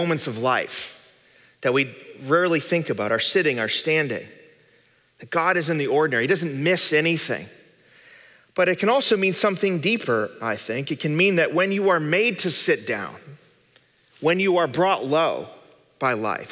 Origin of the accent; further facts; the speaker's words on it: Illinois, United States; he was campaigning in my home state of Illinois, where I lived